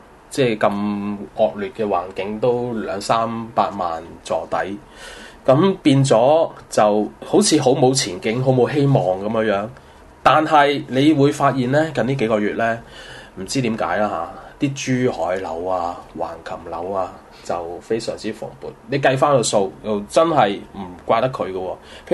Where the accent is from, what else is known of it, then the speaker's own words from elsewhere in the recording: Macau; 咁作為澳門人咧，